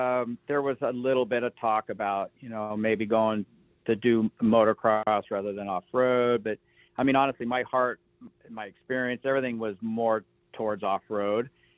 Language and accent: English; California, United States; Growing up in the Riverside, San Bernardino area, you know, you have Walker Evans and Malcolm Smith.